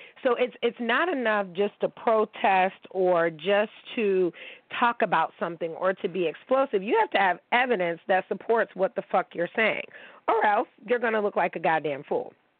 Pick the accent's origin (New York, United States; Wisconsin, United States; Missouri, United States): New York, United States; Niagara Falls; I'm from Niagara Falls, but my mom is this and my dad is black. No, you're just American.